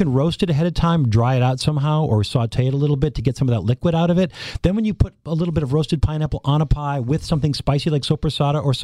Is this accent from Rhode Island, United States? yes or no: no; Minnesota, United States; You know, I'm from Minnesota. I went to school in Wisconsin.